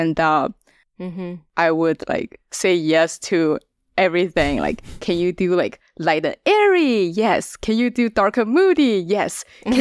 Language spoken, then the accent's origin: English; China; English is a second language; now in Los Angeles, United States; I'm a photographer based in LA. I'm from China. I came to LA to study filmmaking.